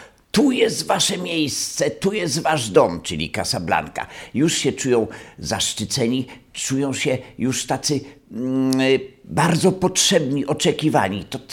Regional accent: Wrocław, Lower Silesian Voivodeship, Poland; jestem rodowitym wrocławianinem.

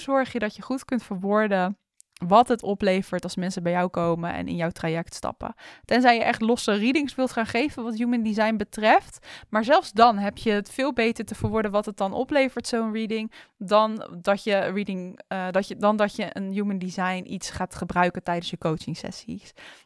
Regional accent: Rotterdam, South Holland, Netherlands; accent: Rotterdam; Even grappig gezegd, hè, met mijn Rotterdamse accent.

